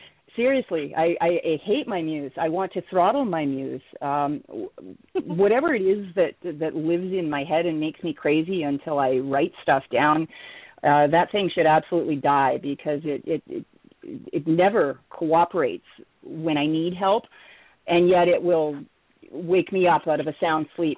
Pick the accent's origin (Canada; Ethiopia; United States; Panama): Canada; I've been in the same district almost my entire life. I guess you'd call that a county in the States. I'm Canadian.